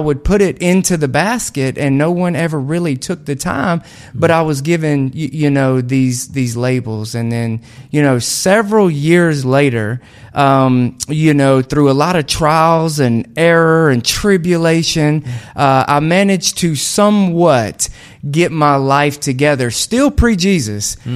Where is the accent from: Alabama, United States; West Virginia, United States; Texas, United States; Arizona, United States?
Alabama, United States; Columbia; I'm from a small one red light town, man. 689 people in my hometown, Columbia, wow. Alabama.